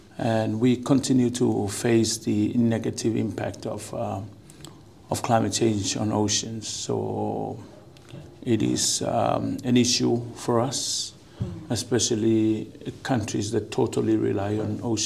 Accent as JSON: {"language": "English", "town": "Vaitupu", "country": "Tuvalu", "tie": "born or raised there", "second_language": "English", "said": "I was born and raised in Tuvalu, and I think I want to establish that fact at the very beginning of my talk. It is important that I start off from where I come from the island of Waitupu"}